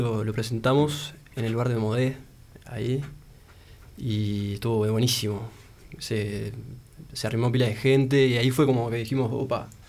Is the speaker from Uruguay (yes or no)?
yes; Solís, Maldonado, Uruguay; Yo soy de Solís